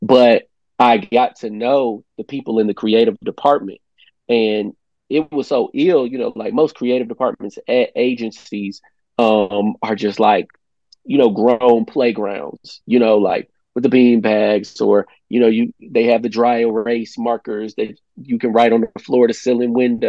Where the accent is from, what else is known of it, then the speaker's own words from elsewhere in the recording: Midwest, United States; I'm from the Midwest, and I was telling my wife the other day